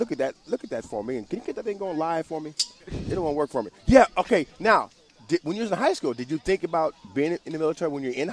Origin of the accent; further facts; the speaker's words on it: Terre Haute, Indiana, United States; right, I'm from Terre Haute.